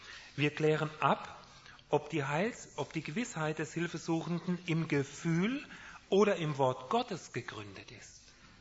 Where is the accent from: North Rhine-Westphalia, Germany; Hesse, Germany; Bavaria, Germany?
Hesse, Germany; Kassel; auch in meiner Heimat oben im Kasseler Raum